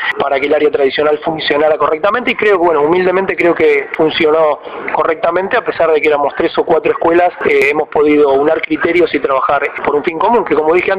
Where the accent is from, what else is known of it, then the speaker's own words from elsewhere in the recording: La Plata, Buenos Aires Province, Argentina; Somos los dos de La Plata.